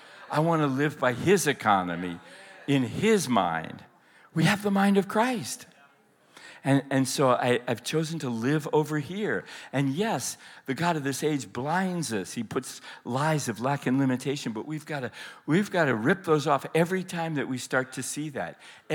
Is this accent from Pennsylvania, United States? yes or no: no; Colorado, United States; I'm from Colorado. We're all hunters, and so we've got all this wild game frozen.